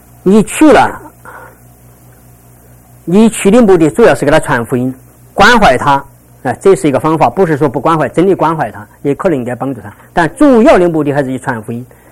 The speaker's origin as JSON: {"language": "Chinese", "country": "China", "said": "我们都是中国人，因此今天晚上我们打一个电话来呀"}